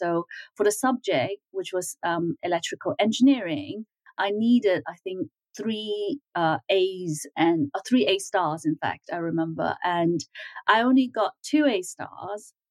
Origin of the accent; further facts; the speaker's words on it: Hong Kong; also born or lived in Beijing, China; As I said, I was born in Beijing. So this was in the early 80s. And so things were very different. There were very few cars even in Beijing. And then when I was about five, we moved to Hong Kong